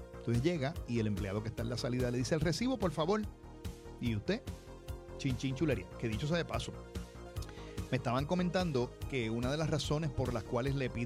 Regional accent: Aguadilla, Puerto Rico; Y yo, mire, soy de Aguadilla. Aquí ni tocamos bocina.

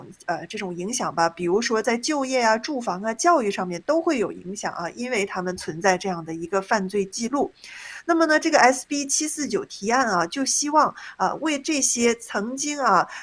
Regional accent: California, United States; 可是我们加州人承担的仍然是全美最高数一数二的这种汽油的成本

